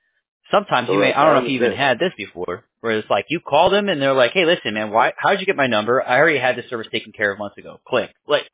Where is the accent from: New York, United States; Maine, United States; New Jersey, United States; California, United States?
New York, United States; New York City; born there; also born or lived in Florida; I came from Florida, though, so that was a little different. But I was born in the Bronx, New York. I was everywhere, man. You know, moved around a little.